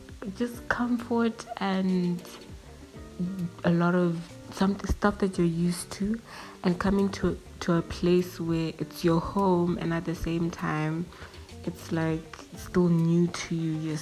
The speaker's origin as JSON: {"language": "English", "country": "Botswana", "tie": "born or raised there", "said": "Like where I grew up, I was used to the life there in Botswana"}